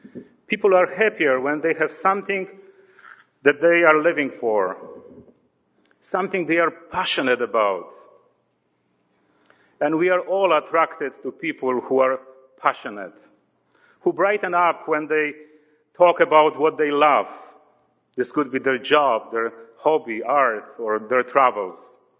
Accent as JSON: {"language": "English", "country": "Poland", "accent": "Polish", "second_language": "English", "moved": "yes", "lives_now": "Canada", "said": "my accent is not French. It is old good Polish accent, as that is where my wife and me are from originally. Actually, I used to be shy by my accent, but now I love it."}